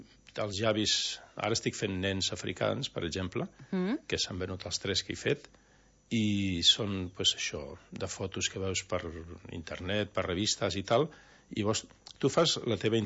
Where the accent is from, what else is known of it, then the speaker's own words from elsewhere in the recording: Sabadell, Catalonia, Spain; now in Cabanes, Spain; Llavors portem molts anys aquí, som de Sabadell, estem afincats a Cabanes